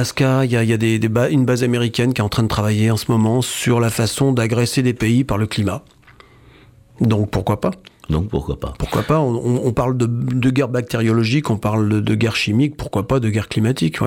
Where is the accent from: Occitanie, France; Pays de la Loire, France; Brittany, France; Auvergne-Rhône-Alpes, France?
Brittany, France; c'est vrai que j'habite en Bretagne, je suis breton depuis des générations